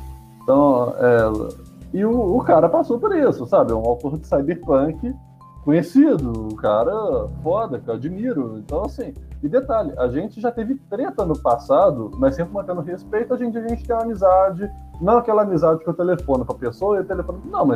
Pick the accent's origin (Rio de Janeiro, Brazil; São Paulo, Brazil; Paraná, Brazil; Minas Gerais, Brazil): Minas Gerais, Brazil; eu sou de Minas Gerais, eu tô mais ligado com a política de Minas.